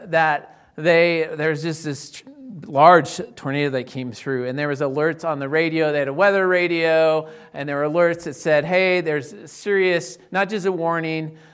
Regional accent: Illinois, United States; now in Loveland, United States; I don't have a lot in Loveland, but growing up in Will County, so I'm like, we'd often have these.

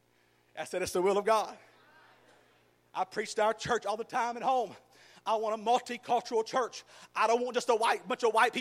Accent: Texas, United States; Now I'm in North Texas, but I'm from Southeast Texas.

